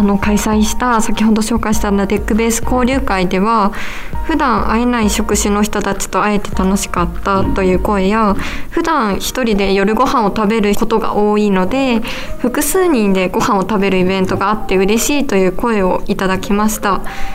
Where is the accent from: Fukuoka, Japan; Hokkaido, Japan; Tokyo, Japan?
Fukuoka, Japan; Kitakyushu; now in Nagaoka, Japan; 私は実は生まれ育ったのが福岡県の北九州市という場所なんですけど、はい、で今地元のその北九州を離れて長岡に移住するきっかけとなったのは結婚です。